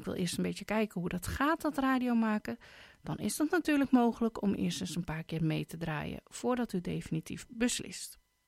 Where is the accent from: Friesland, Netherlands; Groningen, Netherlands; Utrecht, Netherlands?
Utrecht, Netherlands; Veenendaal; ik kom niet uit Renswoude. Ik kom echt uit Veenendaal. Daar weet ik het meeste van.